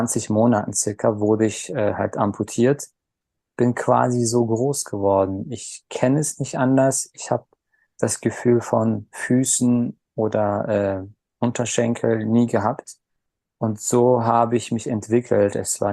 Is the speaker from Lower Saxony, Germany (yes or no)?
no; Berlin, Germany; born there; geboren bin ich 1988 in Berlin. Meine Eltern sind aus der Türkei gekommen. Mein Großvater war Gastarbeiter hier in Berlin.